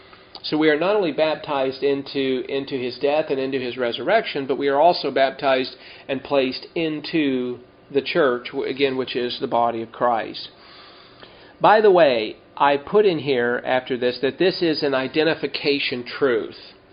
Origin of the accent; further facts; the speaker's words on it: California, United States; born there; I was born in Southern California. That is part of the United States, by the way.